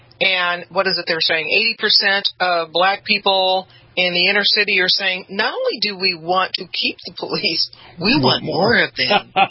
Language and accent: English; Los Angeles, California, United States; I came from the inner city. I came from Watts in Los Angeles.